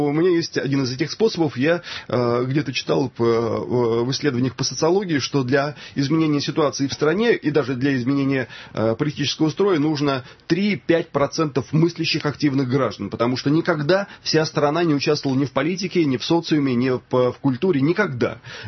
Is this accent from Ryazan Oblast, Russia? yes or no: yes; Ryazan Oblast, Russia; born there; now in Nizhny Novgorod, Russia; сам-то я родился в Рязанской области, другие мои предки из Липецкой губернии, живу я в Нижнем Новгороде. Все-таки я человек из такой, из провинции.